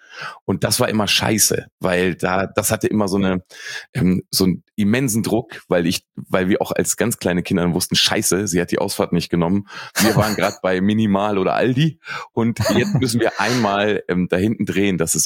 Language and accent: German; Lower Saxony, Germany; now in Berlin, Germany; ich bin sehr, sehr früh aus meinem kleinen Dorf, ich komme aus der Nähe von Braunschweig, dann auch wirklich nach Berlin gezogen.